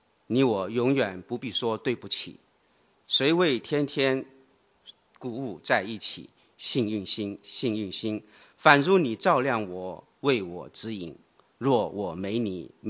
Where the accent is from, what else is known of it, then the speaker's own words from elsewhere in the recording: Wenzhou, Zhejiang, China; 小时候我在温州长大，温州这个地方虽然有个温字，但冬天它并不温暖啊。冬天也像上海、杭州这些江南的地方一样，它其实是很冷的。